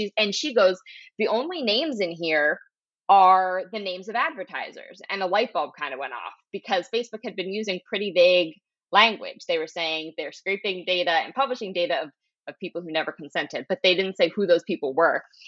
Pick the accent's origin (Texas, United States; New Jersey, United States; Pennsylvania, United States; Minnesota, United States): Pennsylvania, United States; Philadelphia; I'm from Philadelphia.